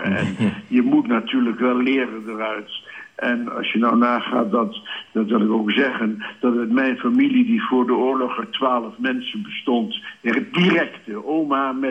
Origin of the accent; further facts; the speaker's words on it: Enschede, Overijssel, Netherlands; Ik kom zelf niet uit Groenlo, ik kom uit Enschede.